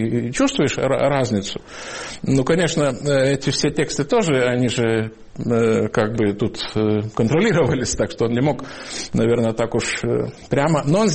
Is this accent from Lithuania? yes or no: yes; Lithuania; Я говорю, вот из Литвы.